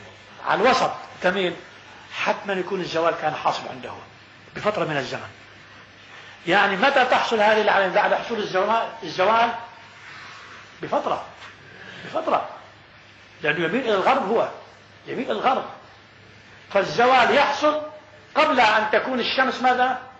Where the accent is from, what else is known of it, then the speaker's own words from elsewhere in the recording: Lebanon; كما نحن أهل الشام في لبنان، عندنا في لبنان وبلاد الشام بشكل عام قبلتنا إلى الجنوب الشرقي